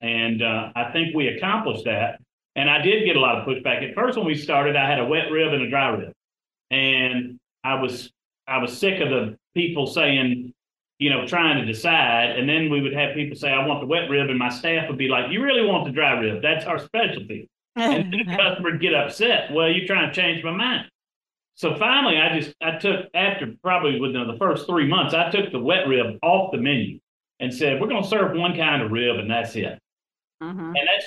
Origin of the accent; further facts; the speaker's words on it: Nashville, Tennessee, United States; my family's all from West Tennessee. I grew up in Nashville, but my mom and dad grew up in Memphis.